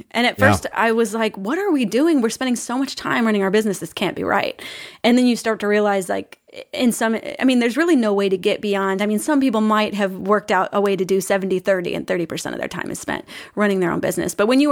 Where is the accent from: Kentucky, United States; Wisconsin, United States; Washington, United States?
Kentucky, United States; we grew up in Kentucky and my grandma ran her own store with, her husband.